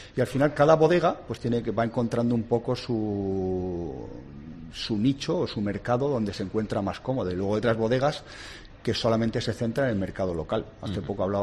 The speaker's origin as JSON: {"language": "Spanish", "region": "Region of Murcia", "country": "Spain", "said": "como nosotros que somos de Murcia"}